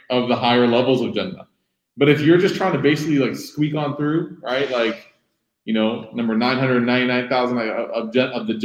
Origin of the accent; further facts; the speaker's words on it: Chicago, Illinois, United States; One of my favorite answers to this question is that one of our teachers growing up in Chicago, Sheikh Yihab, he explained to us